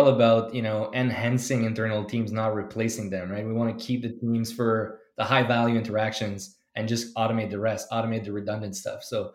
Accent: Canada; You heard in the intro … so that's a French name. So we're French Canadian.

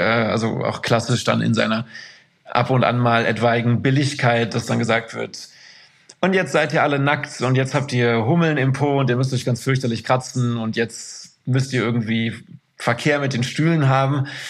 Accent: Anholt, North Rhine-Westphalia, Germany; Hab dann in Duisburg gelebt, irgendwie ein halbes Jahr, dann in Haldern und aber aufgewachsen bin ich in Anholt. Das ist ein Stadtteil von Isselburg

